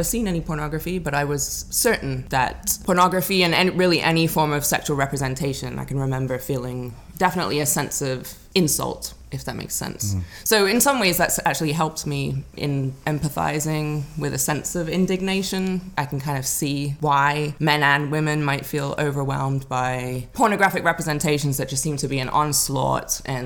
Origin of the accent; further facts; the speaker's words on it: England, United Kingdom; I'm from England. I grew up in England. So the access to pornography was different.